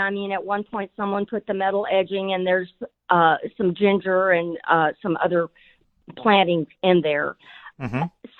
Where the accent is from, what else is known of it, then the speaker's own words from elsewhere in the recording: Edna, Texas, United States; As a kid growing up in Edna, Texas, there was a neighbor next door to us that had a plum tree that had lots of small little reddish plums on it.